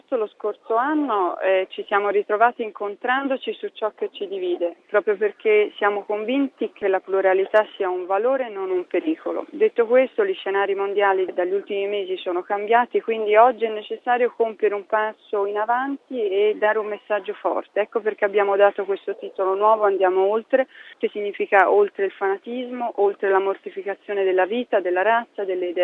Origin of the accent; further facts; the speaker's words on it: Florence, Tuscany, Italy; come fiorentini, ci siamo